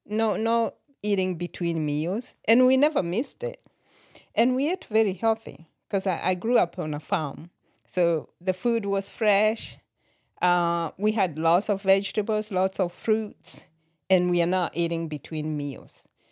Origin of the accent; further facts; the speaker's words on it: Kenya; Growing up in Kenya, I actually never knew that I wanted to be a nurse.